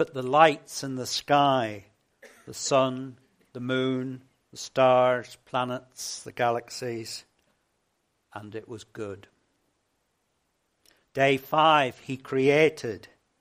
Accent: Exeter, South West England, United Kingdom; he comes from Plymouth and I come from Exeter

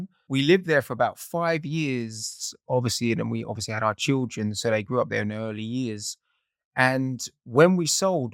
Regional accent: London, United Kingdom; when we got married, we bought our first property in Hertfordshire. So I'm from London, but we moved out to Hertfordshire.

